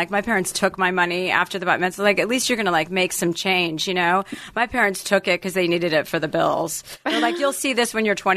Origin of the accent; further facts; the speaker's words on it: Livingston, New Jersey, United States; In Livingston, New Jersey.